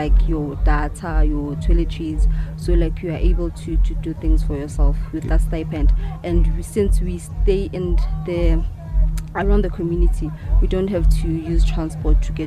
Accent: Roodepoort, Gauteng, South Africa; I'm from Tsepiso.

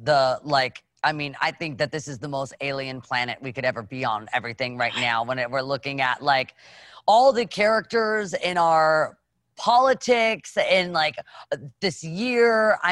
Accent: Nashville, Tennessee, United States; I'm from Nashville, Tennessee. So people don't just pass out candy in Nashville. Dads are out there grilling.

